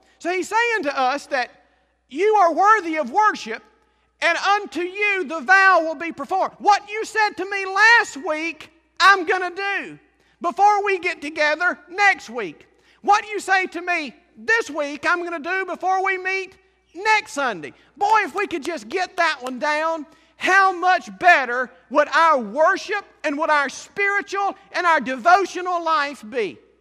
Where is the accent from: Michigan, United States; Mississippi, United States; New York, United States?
Mississippi, United States; Liberty; You know, I come from South Mississippi. I told you that last time. And where we grew up is not far from where Jerry Clower and all the Ledbetters grew up. Route 4, Liberty, Mississippi.